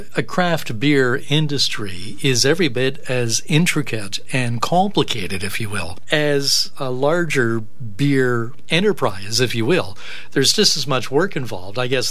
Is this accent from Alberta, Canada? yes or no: no; Toronto, Ontario, Canada; I remember growing up in Toronto when my father made his own beer in the basement.